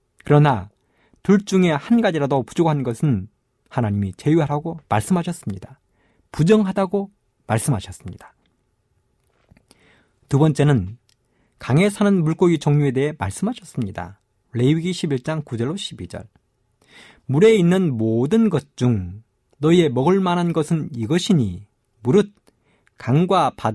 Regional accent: South Korea; 어릴 적 저는 섬진강가에 살면서 여름이면 꽤 많은 고기들을 잡았습니다.

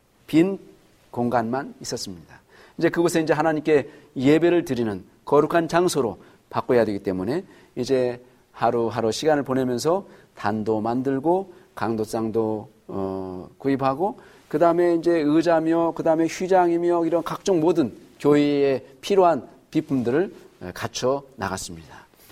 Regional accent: Jeongeup, North Jeolla, South Korea; moved away as an adult; now in Taiwan; 제 고향 동네, 제가 어렸을 때 태어나서 줄곧 자라서 제가 결혼하였어도 저희 부모님들이 살았던 고향이 정읍시 영원면 신영리입니다.

